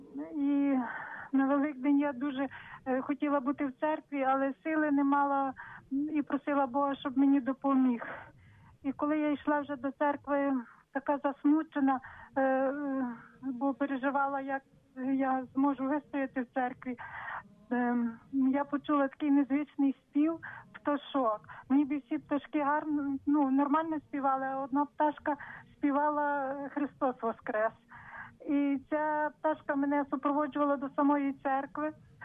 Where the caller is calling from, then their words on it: Ternopil, Ternopil Oblast, Ukraine; я з Тернополя.